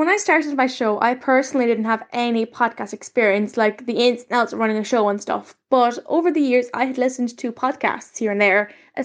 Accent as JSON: {"language": "English", "country": "Ireland", "said": "I am Irish. I am very, very Irish. And it's a tradition, I would say, in all Irish houses to have at least one radio on at all times."}